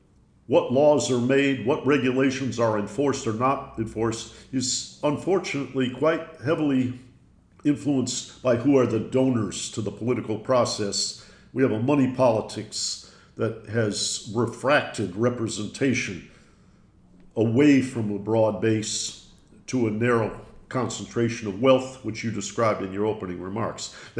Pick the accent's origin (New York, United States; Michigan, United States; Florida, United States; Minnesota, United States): Michigan, United States; Detroit; And I grew up in Detroit, but I always say to people, God wasn't born in Detroit or Pittsburgh.